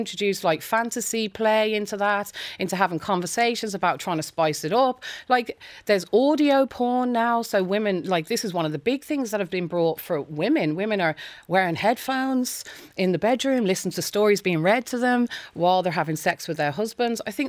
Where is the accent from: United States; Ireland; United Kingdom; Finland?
Ireland; I think as Irish people, we're a bit repressed in that front.